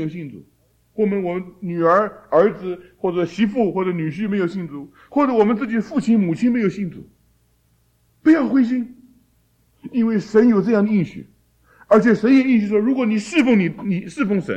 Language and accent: Chinese; China; 我们中国人不也是这样讲吗？修身齐家治国平天下，从个人开始。